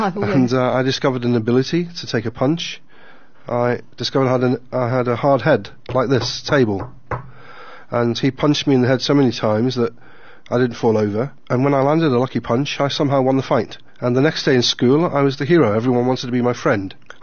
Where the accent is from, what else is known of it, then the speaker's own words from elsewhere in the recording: South Africa; now in United Kingdom; I was raised in South Africa to be polite, to have respect for your elders, to never swear